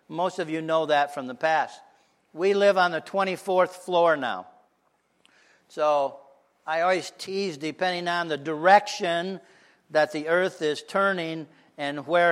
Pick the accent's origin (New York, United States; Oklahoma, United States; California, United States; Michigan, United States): Michigan, United States; Perry; But probably in this housing area, there are more people than in my hometown of Perry, Michigan.